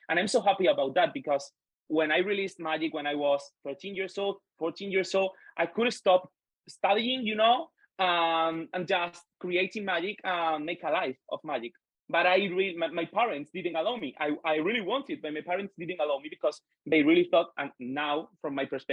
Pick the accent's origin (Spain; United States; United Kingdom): Spain; English is a second language; because I've been here in the Magic Circle from Malaga.